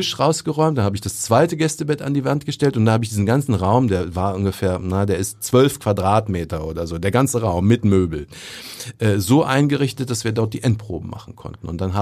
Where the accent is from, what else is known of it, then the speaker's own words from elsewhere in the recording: Hanover, Lower Saxony, Germany; born there; Ich bin in Hannover geboren.